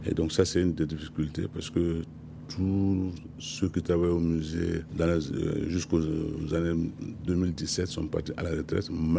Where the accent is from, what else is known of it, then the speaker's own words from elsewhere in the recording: Mali; ici chez nous au Mali.